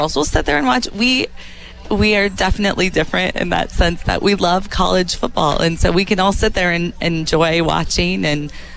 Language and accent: English; Iowa, United States; So I grew up in Eastern Iowa.